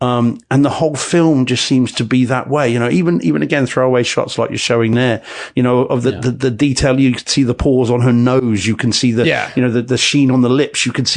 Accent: United Kingdom; I'm British. I don't know guns.

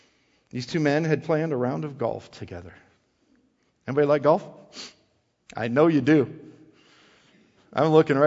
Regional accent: Wisconsin, United States; I'm a cheesehead. You can judge me as a cheesehead. That's fine. Okay? I'm born and raised in the North.

